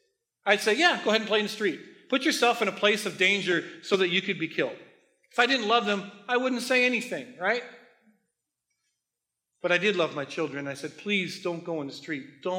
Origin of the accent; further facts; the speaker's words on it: Minneapolis, Minnesota, United States; We grew up in North Minneapolis. We had a house on 40th and Russell.